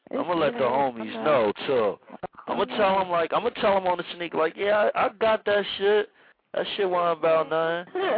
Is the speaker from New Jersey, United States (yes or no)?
yes; East Orange, New Jersey, United States; Man, I'm from South Harrison Street in East Orange. Like, what up?